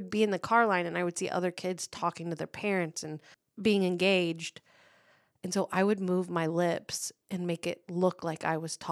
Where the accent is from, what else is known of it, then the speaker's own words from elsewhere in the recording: Beech Grove, Indiana, United States; born there; I was born in St. Francis Hospital in Beech Grove, Indiana.